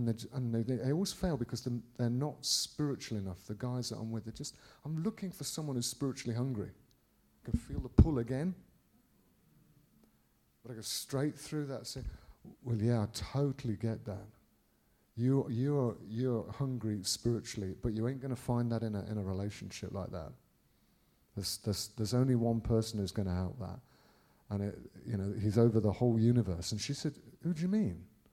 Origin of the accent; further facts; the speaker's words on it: Birmingham, West Midlands, United Kingdom; I said, yeah, I'm from Birmingham.